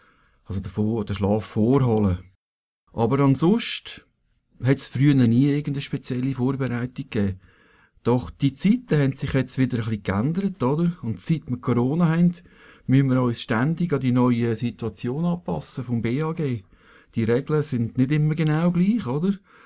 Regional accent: Zwillisbach, Aargau, Switzerland; ich bin ja in Zwillisbach im Aargau aufgewachsen und habe mit meiner Mutter regelmässig den Rosenkranz besucht in der Kirche

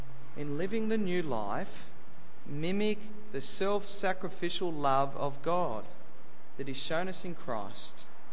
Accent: Australia; I'm an Aussie bloke.

